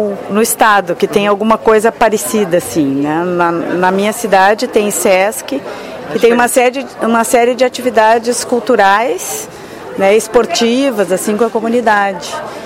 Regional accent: Ijuí, Rio Grande do Sul, Brazil; Eu sou de Ijuí, no Rio Grande do Sul.

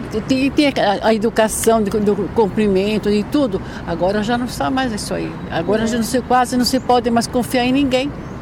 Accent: São Paulo, Brazil; born there; E eu nasci aqui na Lapa

